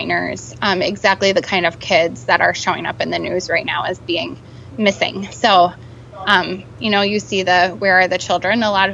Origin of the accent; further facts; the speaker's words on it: Midwest, United States; now in Washington, United States; I'm in my late 20s. I'm originally from the Midwest. I'm very religious. Love living in Northeast D.C.